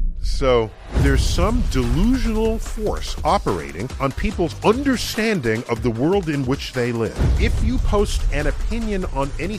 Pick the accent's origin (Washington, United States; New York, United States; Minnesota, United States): New York, United States; New York City; So I grew up in the Bronx. And in New York City, surely as is true in London, you don't have a relationship with the night sky.